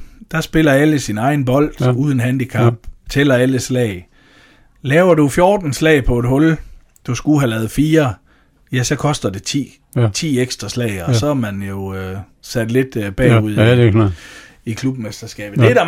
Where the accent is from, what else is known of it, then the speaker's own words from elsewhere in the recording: Holmsland, Central Denmark Region, Denmark; og jeg kommer fra Holmsland